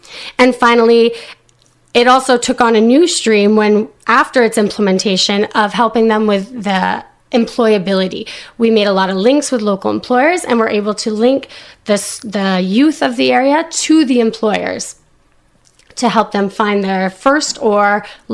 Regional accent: Stanstead, Quebec, Canada; I did. And I'm even from Stanstead.

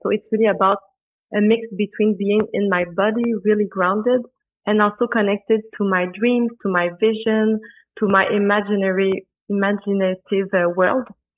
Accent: Quebec, Canada; Yes, I'm an artist from Quebec.

